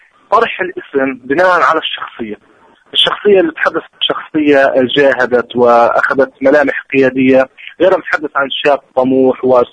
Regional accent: Palestine; الكل بيتعاطى معنا إحنا كفلسطينيين أو كعرب

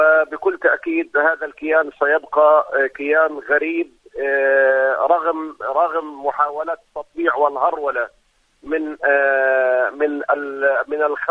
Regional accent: Palestine; نحن كشعب فلسطيني وكأمة عربية وإسلامية،

